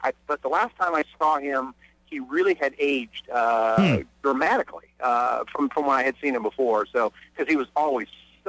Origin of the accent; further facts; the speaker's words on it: St. Louis, Missouri, United States; I remember growing up in St. Louis, Moose Cholock and all those guys